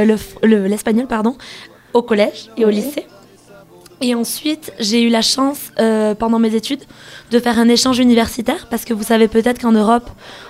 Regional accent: southwest France, France; Spanish is a second language; now in Bogotá, Colombia; yo de hecho no soy de París, soy del suroeste de Francia, pues creo que hablaremos de esto más tarde. Y entonces yo vengo de una ciudad chiquita, son 40.000 habitantes

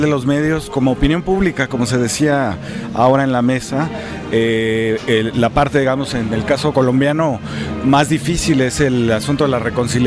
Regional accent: Mexico; en el caso del país de donde yo vengo, de México

